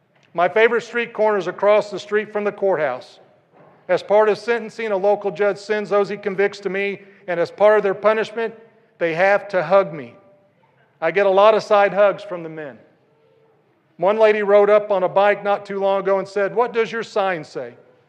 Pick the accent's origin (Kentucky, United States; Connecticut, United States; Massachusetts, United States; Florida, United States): Kentucky, United States; Most Tuesdays, I stand on a corner in the downtown district of my hometown with a sign that says, free hugs.